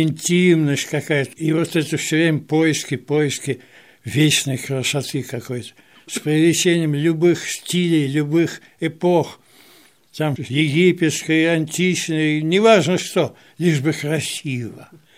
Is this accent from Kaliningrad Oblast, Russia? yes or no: no; Moscow, Russia; Вот я коренной москвич, дитя Арбата